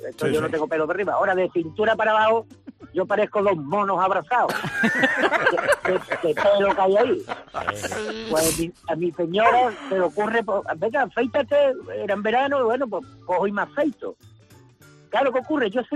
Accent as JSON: {"language": "Spanish", "town": "Fuengirola", "region": "Andalusia", "country": "Spain", "said": "yo que soy de Fuengirola, pues te puedes imaginar, todo perfecto"}